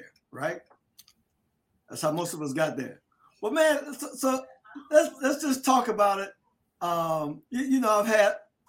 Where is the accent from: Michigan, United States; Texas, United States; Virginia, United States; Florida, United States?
Florida, United States; Delray Beach; You know, my generation, I can say I'm from Delray, but my parents, my dad's side, my paternal side, they're from the islands, from the Bahamas